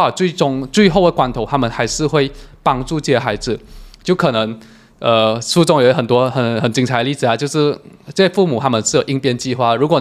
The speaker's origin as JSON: {"language": "Chinese", "country": "Malaysia", "said": "我们就讲我们是马来西亚来"}